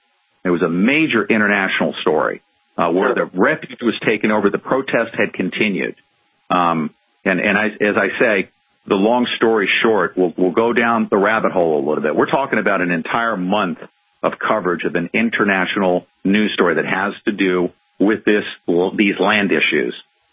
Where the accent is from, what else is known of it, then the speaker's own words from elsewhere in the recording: New York, United States; I'm from New York, so I don't know about ranching issues.